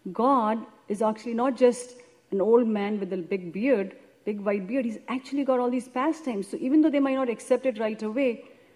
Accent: India; And growing up in India, I remember that when we were, from the very beginning of my childhood, I remember that they would always have Krishna Leelas and Ram Leelas.

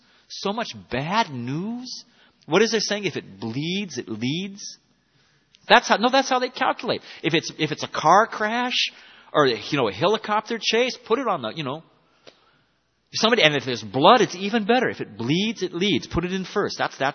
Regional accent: United States; I was raised in America.

